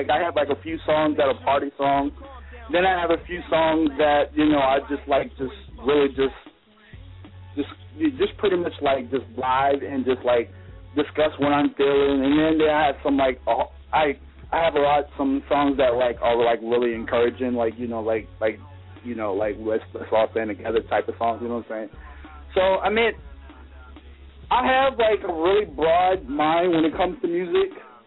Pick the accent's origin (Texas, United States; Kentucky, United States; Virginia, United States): Virginia, United States; Richmond; I am from Richmond, Virginia. Born